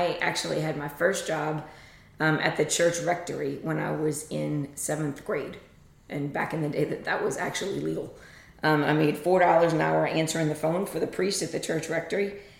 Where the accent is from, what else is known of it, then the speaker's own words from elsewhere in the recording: New Orleans, Louisiana, United States; I grew up in New Orleans, Louisiana. I am the third of a family of six kids. We lived in an older neighborhood in New Orleans called Lakeview.